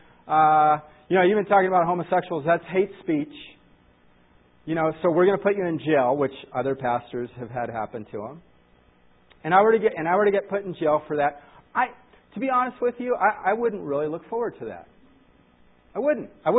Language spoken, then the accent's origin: English; United States; Now, I'm as patriotic as any American I know. I love our country.